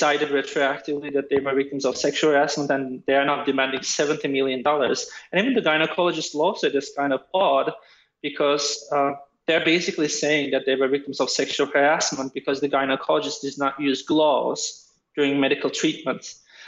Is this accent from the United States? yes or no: no; Turkey; accent: hybrid; I grew up mostly in Turkey, although I attended schools where the language of education was English. So it's a hybrid accent that doesn't really exist anywhere else, I think.